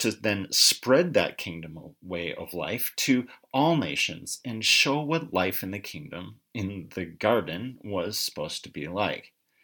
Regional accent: United States; For me, as an American, it is hard for me to accept a king.

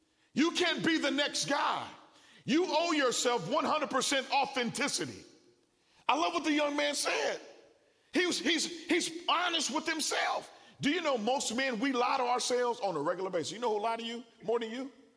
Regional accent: Oakland, California, United States; I'm not from College Station. Amen. You know, I'm from East Oakland. You know what I mean? The city of dope.

